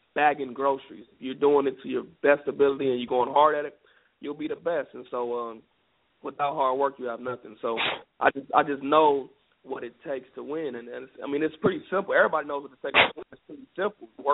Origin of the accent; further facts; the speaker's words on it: California, United States; You know, I'm from California, but I'll be heavily involved in the community out there in Pittsburgh.